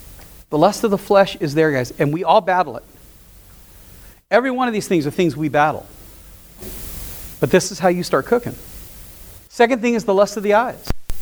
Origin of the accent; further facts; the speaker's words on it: Los Angeles, California, United States; I grew up in South Central LA. I saw at least two dead people by the time I was 13.